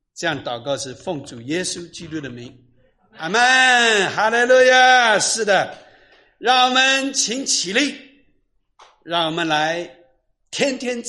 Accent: China; 哎，他真不知道我们中国人很厉害，

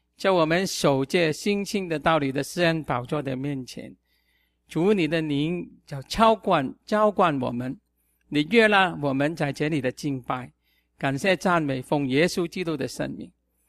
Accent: Guangdong, China; accent: Cantonese; 因为我的广东腔啊，那个广东话呢，这个歌词有一点不一样

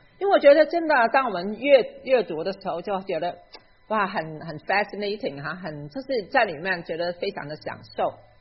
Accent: Hong Kong; Chinese is a second language; 当我是在香港出生长大的一个人，所以你听我的普通话你就知道了哈。

